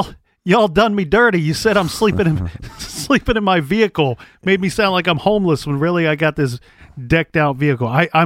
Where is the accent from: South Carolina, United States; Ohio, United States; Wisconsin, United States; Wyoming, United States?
Ohio, United States; Columbus; I know from growing up, born and raised in Columbus, here in Columbus